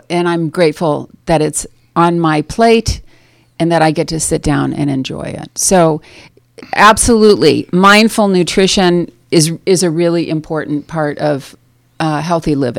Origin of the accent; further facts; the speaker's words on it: Ortonville, United States; you know, I'm from Ortonville.